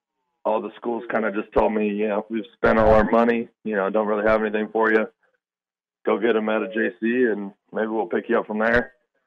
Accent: Mesa, Arizona, United States; I grew up in Mesa, Arizona. Went to school out there, kind of bounced around a few different universities for college.

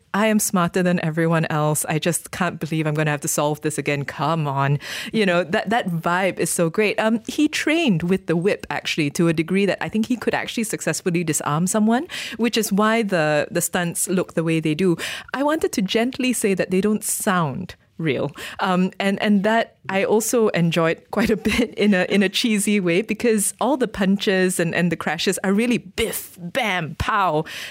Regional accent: Malaysia; we are all Malaysian, first and foremost, of course

